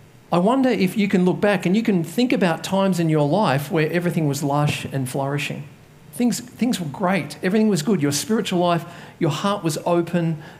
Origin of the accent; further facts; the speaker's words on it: Katoomba, New South Wales, Australia; That's my hometown, Katoomba.